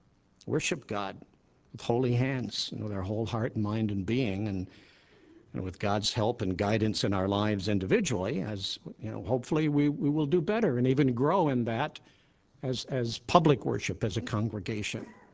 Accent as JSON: {"language": "English", "region": "Tennessee", "country": "United States", "tie": "born there", "said": "I was born in Tennessee. I was born in an area north of Memphis, about 100 miles."}